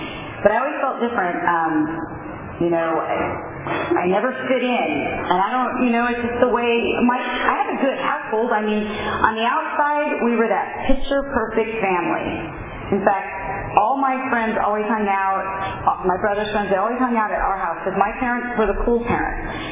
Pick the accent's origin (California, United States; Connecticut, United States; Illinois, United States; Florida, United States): California, United States; Fresno; I started drinking, I was born and raised in Fresno, and started drinking at a really young age, about 12, 13.